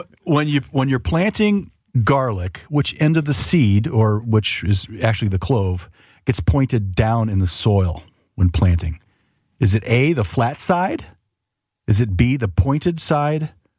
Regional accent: East Moline, Illinois, United States; growing up in Italian neighborhoods up in East Moline, Quad Cities.

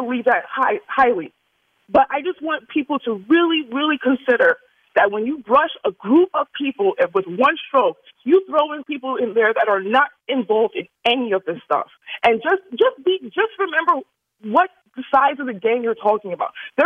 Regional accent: The Bronx, New York, United States; now in Delray Beach, United States; I'm originally from the Bronx. I am Delray Beach now.

